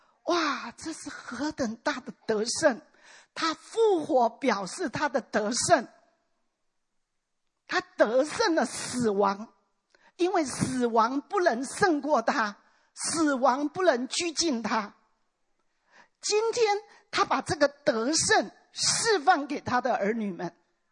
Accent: China; 你看我们中国人是不讲死这个字的，对不对？你讲死会被爸爸骂的。

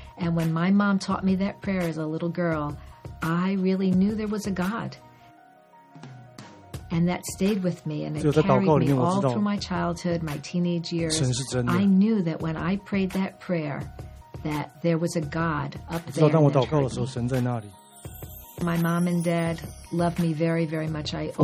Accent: New York City, New York, United States; I was raised in New York City, into a Jewish family. We attended synagogue on the High Holy Days.

